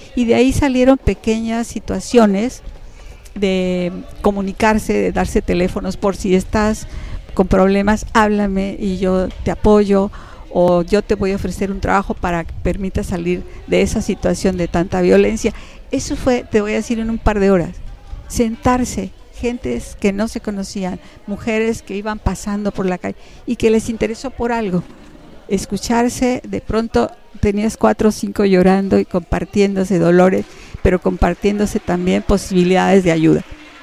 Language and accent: Spanish; Mexico City, Mexico; En la ciudad, por ejemplo, yo soy de la Ciudad de México